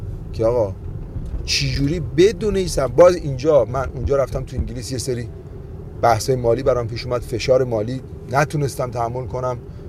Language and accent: Persian; Iran; من تو ایران زندگی کردم، تو ایران بزرگ شدم، تو ایران درس خوندم، از بین خود شماها اومدم